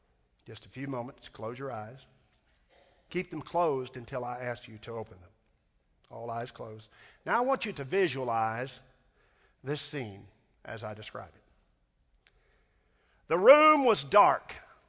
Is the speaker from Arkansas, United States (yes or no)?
yes; Arkansas, United States; Well, you know, I'm from Arkansas, and we've had kind of a bad time lately with Alabama and some of these folks.